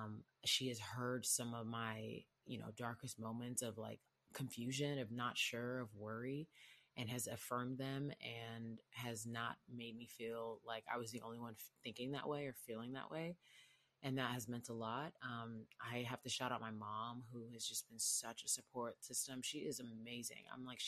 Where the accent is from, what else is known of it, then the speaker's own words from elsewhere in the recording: Houston, Texas, United States; And I loved how it was very hot, which I'm from Houston. So the hot was cool.